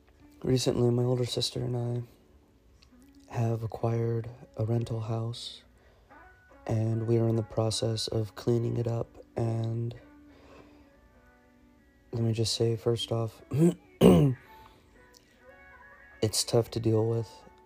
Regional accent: San Antonio, Texas, United States; also born or lived in California; it's the house that we grew up in when we moved to San Antonio from California

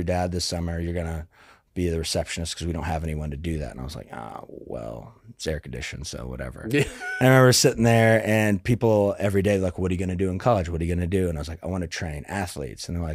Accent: Kansas City, United States; strength coach at the University of Kansas where I just happened to go. It's like 40 minutes from where I grew up in Kansas City.

